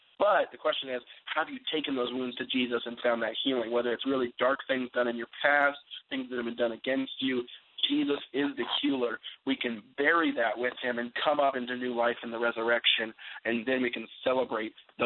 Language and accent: English; Seattle, Washington, United States; You know, I grew up in Seattle, so in Seattle as it is in heaven